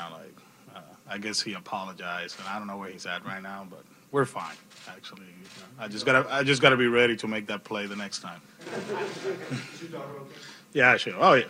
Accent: Puerto Rico; Yeah, everything in my hometown. I actually talked to the governor right after we won, and I say, hey, I can go to, you know, to La Fortaleza to, you know, meet you

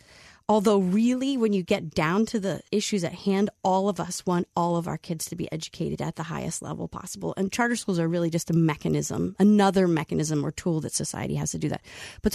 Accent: Camp Hill, Pennsylvania, United States; now in Philadelphia, United States; So I left the area where I grew up, which was Camp Hill, Pennsylvania, outside of Harrisburg, and came to the big city of Philadelphia

